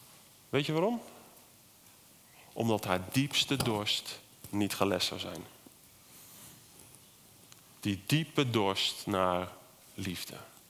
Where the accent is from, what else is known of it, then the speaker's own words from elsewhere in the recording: Netherlands; En wij vinden dat als Nederlanders denk ik heel lekker.